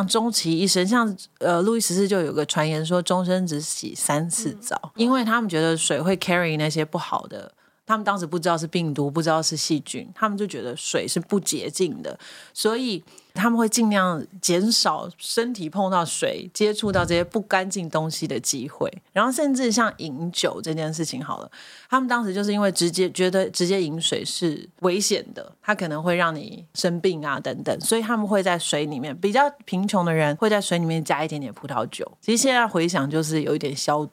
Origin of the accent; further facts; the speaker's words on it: Taiwan; now in Paris, France; 因为我真的就是一个台湾人，用台湾人的角度去观察巴黎人有都会生活